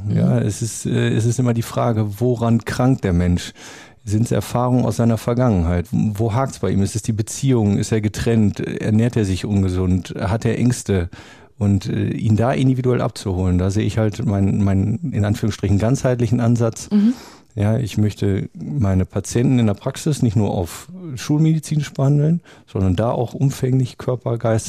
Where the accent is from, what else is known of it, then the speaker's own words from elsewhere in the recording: Münster, North Rhine-Westphalia, Germany; Ich bin Münsteraner, ich steige jeden Tag auf mein Fahrrad